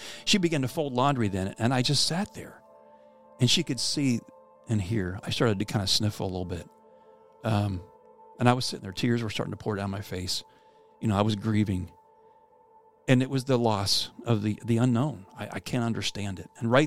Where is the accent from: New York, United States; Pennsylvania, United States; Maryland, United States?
Pennsylvania, United States; You know, I've said before, I grew up in Pennsylvania. And the holidays, as a kid growing up there, you know, we would get a lot of snow.